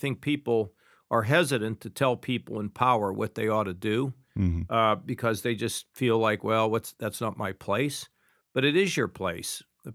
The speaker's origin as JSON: {"language": "English", "country": "United States", "said": "I think of myself as an American."}